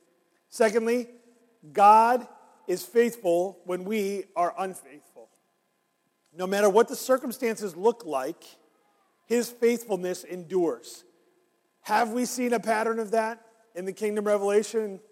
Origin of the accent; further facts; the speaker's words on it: Canada; But I grew up in the Great White North.